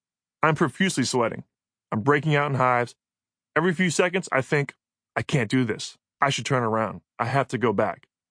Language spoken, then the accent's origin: English; Florida, United States; I come from Florida, which is beautiful in its own way, but it's nothing but flat, completely flat.